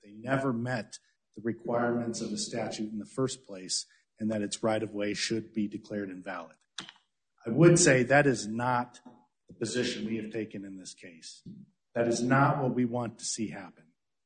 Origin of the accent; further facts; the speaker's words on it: Cheyenne, Wyoming, United States; I'm an attorney from Cheyenne